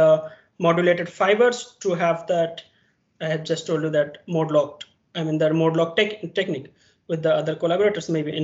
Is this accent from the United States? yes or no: no; India; English is a second language; now in Spain; I'm from India.